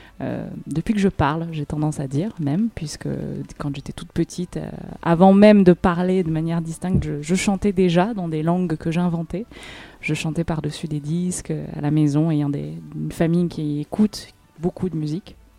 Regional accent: Briançon, Provence-Alpes-Côte d'Azur, France; moved away as an adult; now in Marseille, France; Mais après le bac, j'ai été forcée par mes choix d'études, on va dire, à quitter les Hautes-Alpes, à quitter Briançon.

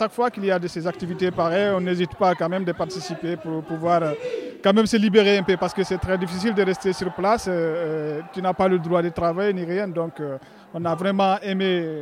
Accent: Guinea; Moi, je viens de la Guinée-Conakry. Ouais, je viens de la Guinée.

